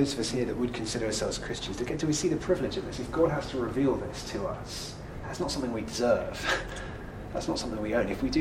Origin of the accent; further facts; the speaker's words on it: Cambridge, East of England, United Kingdom; I grew up in Cambridge.